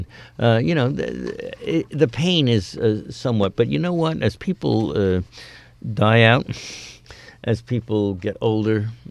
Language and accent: English; Great Barrington, Massachusetts, United States; going back to my hometown, which has not done this yet, in Great Barrington, we spent millions of dollars on our library.